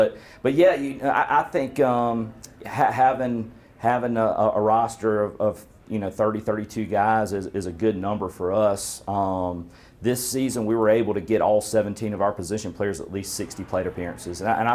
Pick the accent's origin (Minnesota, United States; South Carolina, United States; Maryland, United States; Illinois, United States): South Carolina, United States; Sumter; Man, so I'm from, born and raised in South Carolina, and I'm from Sumter, about an hour from Florence